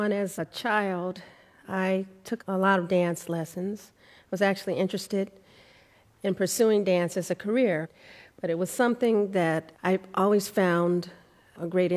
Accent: Detroit, Michigan, United States; Growing up in Detroit, I met a wonderful woman named Jackie Hillsman

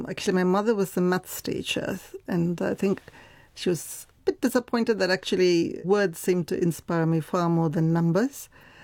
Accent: Sri Lanka; also born or lived in Chennai, India; Yes, I was born in Chennai, but then my father actually lived in Sri Lanka, so my primary schooling was in Sri Lanka. And it was a very particular kind of upbringing, just because at that point it was called the Socialist Republic of Sri Lanka.

